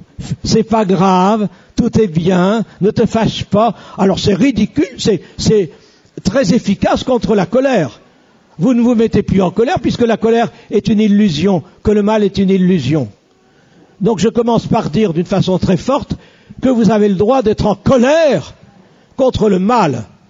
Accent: Valenciennes, Hauts-de-France, France; Je faisais une conférence sur un sujet semblable dans ma ville natale, dans l'hôtel de ville de Valenciennes.

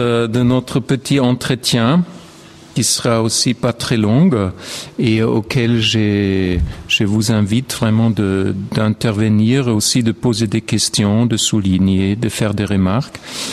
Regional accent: Vienna, Austria; French is a second language; Et comme je suis de Vienne, j'ai toujours tendance de...

